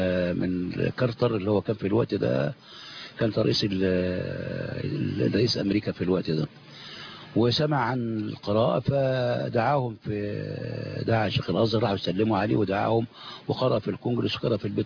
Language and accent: Arabic; Shubra al-Namla, Gharbia, Egypt; في بلدنا شبرا النملة